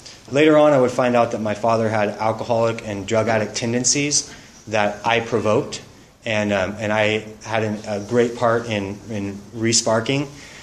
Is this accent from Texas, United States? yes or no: no; Santa Maria, California, United States; So, I was born and raised in Santa Maria. My father moved here from Long Beach.